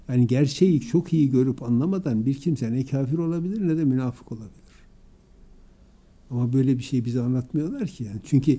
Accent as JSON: {"language": "Turkish", "region": "Erzurum", "country": "Turkey", "said": "Bizim Erzurumlar, ben Erzurumluyum."}